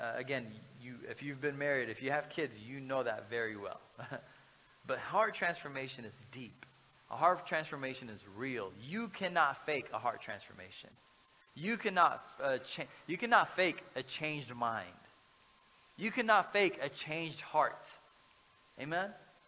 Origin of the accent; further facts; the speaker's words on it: Dallas, Texas, United States; I'm also from Dallas, so it's like Dallas, if you say crap, you're excommunicated from the church.